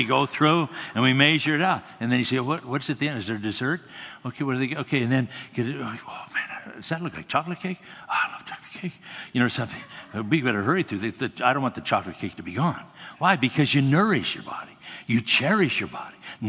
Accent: Scotland, United Kingdom; And I'm also Scottish. And you become Scottish because your parents are Scottish. That's kind of how it works. Both of my parents are Scottish, and I'm Scottish.

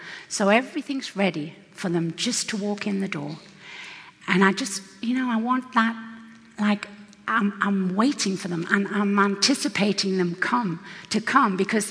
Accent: England, United Kingdom; I grew up in England where we have kings and queens. I know all about that.

